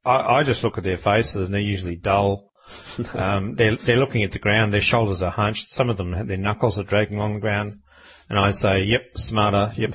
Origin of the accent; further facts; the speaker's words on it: Australia; I'm an Australian. I'm proud of my Australian culture